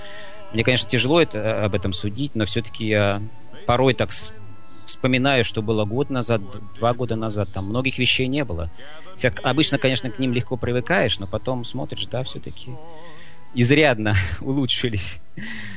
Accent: Russia; Это все-таки я как человек из России, для нас это всегда был самый важный праздник в году

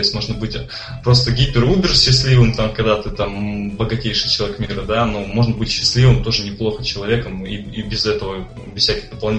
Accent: Udmurtia, Russia; accent: Udmurt

